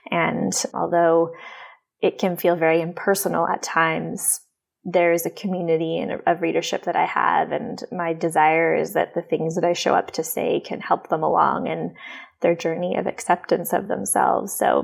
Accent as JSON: {"language": "English", "country": "Canada", "moved": "yes", "lives_now": "United States", "said": "I'm Canadian, but I've been living in the US for about 3 years."}